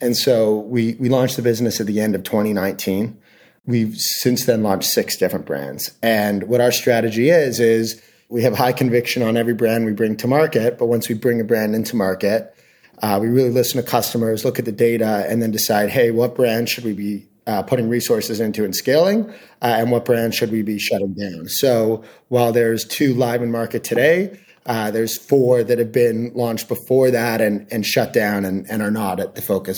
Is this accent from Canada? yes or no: yes; Canada; I'm from Canada originally